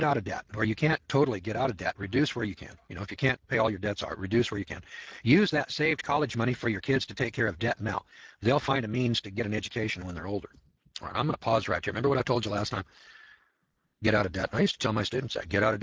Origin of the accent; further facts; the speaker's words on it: Eureka, California, United States; I'm from a floodplain. I'm from Eureka, California. I worked my early years in the Eel River Valley.